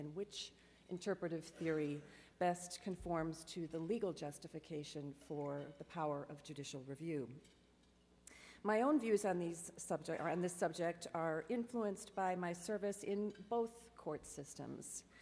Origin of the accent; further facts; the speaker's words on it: Wisconsin, United States; in my home state of Wisconsin